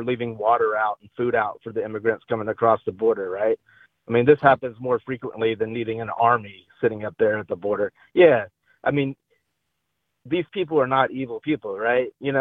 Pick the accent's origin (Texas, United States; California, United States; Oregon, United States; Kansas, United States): Texas, United States; You know, I was born and raised in Texas